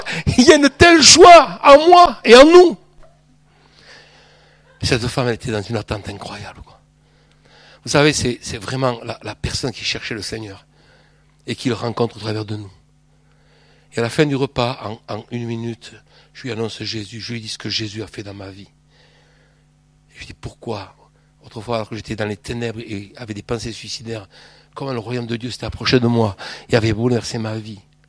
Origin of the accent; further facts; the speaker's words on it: Nérac, Nouvelle-Aquitaine, France; born there; moi je suis né à Nérac. C'est pas la même région.